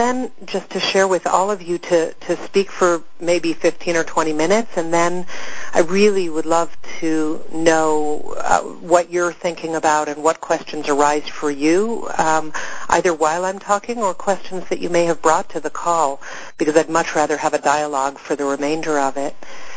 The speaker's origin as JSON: {"language": "English", "town": "New York City", "region": "New York", "country": "United States", "tie": "born or raised there", "said": "My background was that I grew up in New York City, and I was the daughter of two artists."}